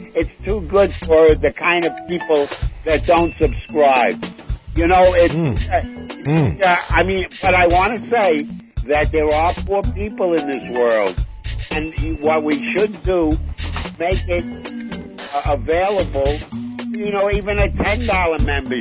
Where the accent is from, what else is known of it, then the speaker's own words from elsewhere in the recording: Bronx, New York, United States; I'm from the Bronx.